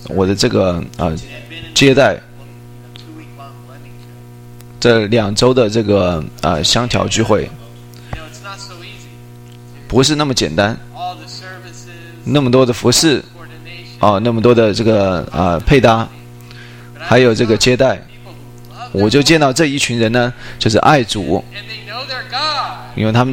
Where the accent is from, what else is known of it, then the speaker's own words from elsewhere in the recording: San Diego, California, United States; 我来自圣地亚哥啊，这个穿的短裤，对，膝盖以上的短裤